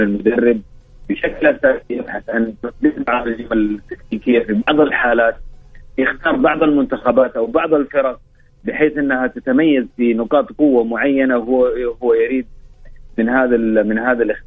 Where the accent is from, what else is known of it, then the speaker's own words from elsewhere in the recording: Saudi Arabia; دائما نحن كسعوديين ندخل هذه البطوله